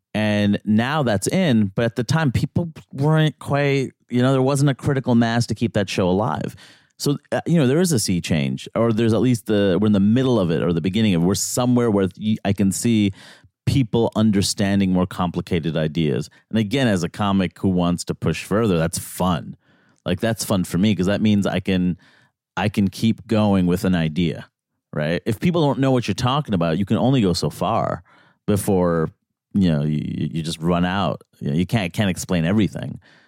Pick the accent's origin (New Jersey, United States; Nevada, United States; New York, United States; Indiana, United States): New York, United States; the idea that I'm also an American, I sound like this, I grew up in New York.